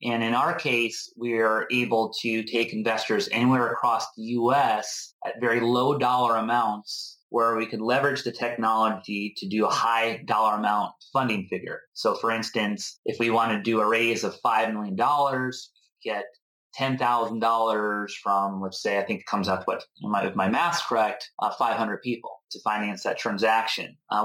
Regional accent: Connecticut, United States; moved away as an adult; also born or lived in Colorado; now in California, United States; I was raised in Connecticut and went to school in Colorado, and then I moved to California and arrived out here in 1997.

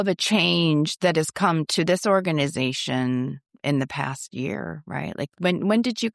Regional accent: Gloversville, New York, United States; So did I tell you I'm from Gloversville?

